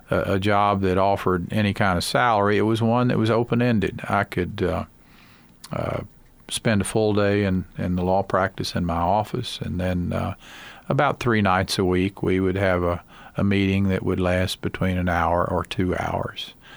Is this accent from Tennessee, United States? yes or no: yes; Sevierville, Tennessee, United States; in 1977, at the age of 28, I was elected mayor of Sevierville, my hometown.